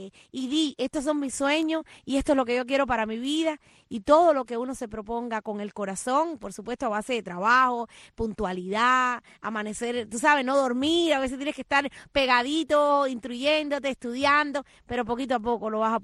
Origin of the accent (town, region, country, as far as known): Cuba